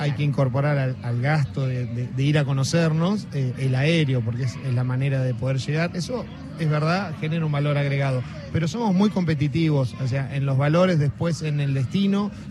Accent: Tierra del Fuego, Argentina; Somos Tierra del Fuego, es una isla

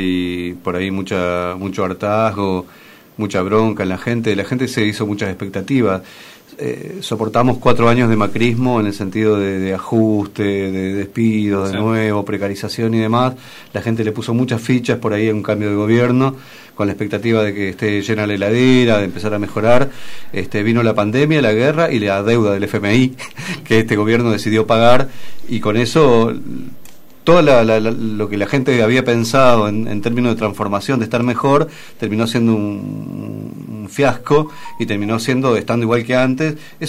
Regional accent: Neuquén, Argentina; yo soy obrero de Sanón, soy de Neuquén. Hace 30 años trabajo en la fábrica

